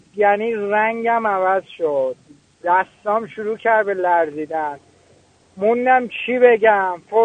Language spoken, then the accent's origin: Persian; Iran; accent: Turkish; 6 سال پیش، تازه اومدیم این بره آب، رفتیم بین ایرانی ها، تازه تازه من لهجه دارم، لهجه من تهران زندگی نکردم، من ترکم کاملا هم لهجه دارم.